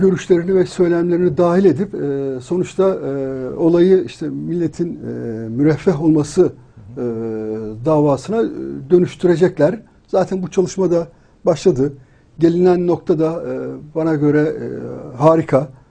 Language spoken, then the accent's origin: Turkish; Siirt Province, Turkey; Ben aslen Güneydoğulu'yum.